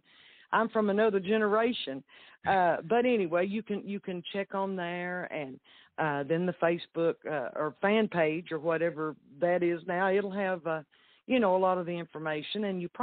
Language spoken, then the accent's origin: English; Middlesboro, Kentucky, United States; Oh, that will be in right here in Middlesboro, in my hometown.